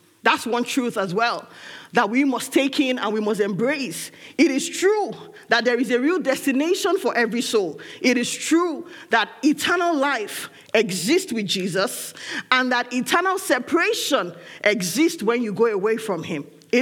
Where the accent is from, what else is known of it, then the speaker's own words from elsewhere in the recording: Nigeria; it was easy to remember growing up in Nigeria.